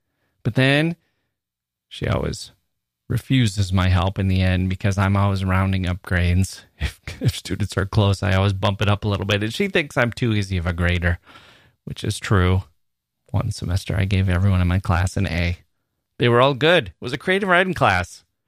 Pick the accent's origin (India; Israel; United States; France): India; at the beginning of the COVID-19 lockdown in India, when I had to come back to my hometown some 5 hours away from Delhi.